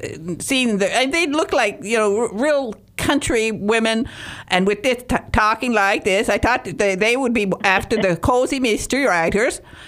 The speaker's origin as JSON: {"language": "English", "region": "Michigan", "country": "United States", "said": "I actually had cornbread the other day because I come from Michigan, so we don't eat cornbread except at Thanksgiving."}